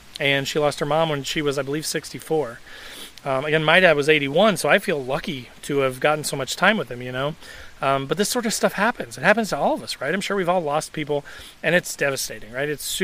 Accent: Indiana, United States; from everything that I've learned from growing up in Southern Indiana

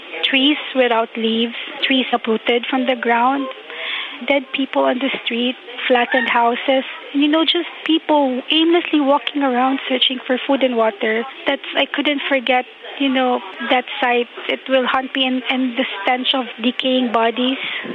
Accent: Cebu, Central Visayas, Philippines; My hometown was like a wasteland. It's like a garbage dump.

